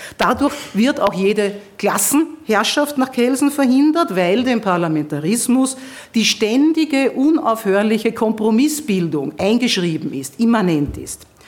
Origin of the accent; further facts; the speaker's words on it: Vienna, Austria; Ich freue mich, dass ich hier als Wiener Rechtshistorikerin zu Ihnen, Historikerinnen, Zeithistorikern in Innsbruck, sprechen darf.